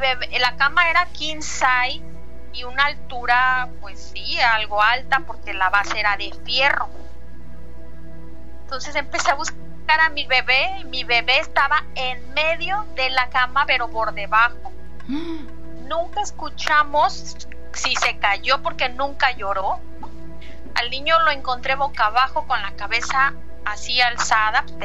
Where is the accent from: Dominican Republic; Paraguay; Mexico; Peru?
Mexico; Acapulco, Guerrero; de Acapulco.